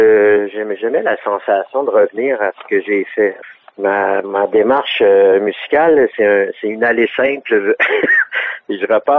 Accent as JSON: {"language": "French", "town": "Montreal", "region": "Quebec", "country": "Canada", "tie": "born or raised there", "said": "Je suis né à Montréal, vraiment au cœur de Montréal, sur Châteaubriand, entre Bélanger et Jean Talon."}